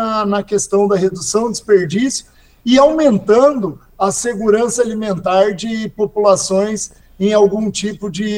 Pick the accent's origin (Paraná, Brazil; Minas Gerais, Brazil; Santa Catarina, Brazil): Paraná, Brazil; Cascavel; now in Curitiba, Brazil; a gente que é do interior, eu sou de Cascavel